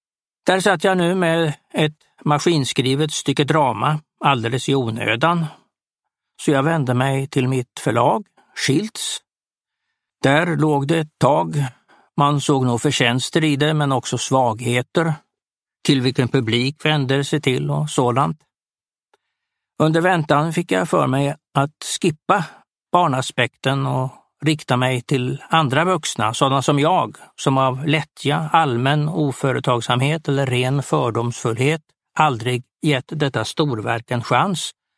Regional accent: Småland, Sweden; Därtill är jag född och uppvuxen i Sverige och vill inte skriva en främmande kultur på näsan. Livet kan vara vådligt för en smålänning i Österled ändå.

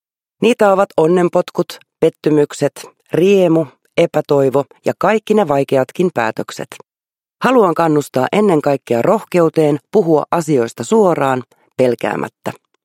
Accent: Helsinki, Uusimaa, Finland; born there; Synnyin Helsingissä kätilöopistolla helmikuun 19. päivänä vuonna 1971.

